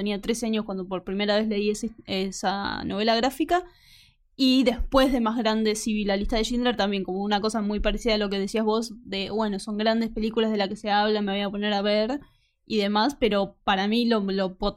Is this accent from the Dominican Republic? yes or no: no; La Pampa, Argentina; yo soy de La Pampa, viniendo de una provincia donde... no hay tanta variedad religiosa, es más difícil encontrarlo, más en los pueblos más chicos